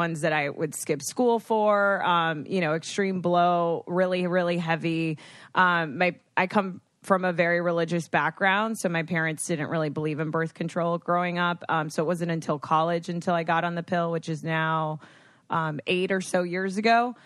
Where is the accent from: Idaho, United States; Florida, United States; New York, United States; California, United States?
Florida, United States; I'm from Florida, so the names are so important to me.